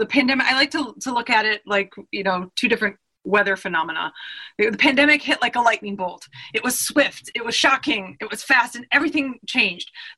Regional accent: Detroit, Michigan, United States; Because I'm from Detroit

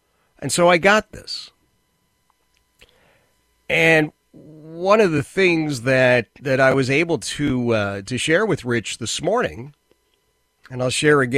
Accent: Philadelphia, Pennsylvania, United States; as I was growing up in Philadelphia, Oxford Circle, Northeast Philadelphia, a community that was just about equally divided, Jewish and Catholic, a slight edge to Jewish, actually, at the time.

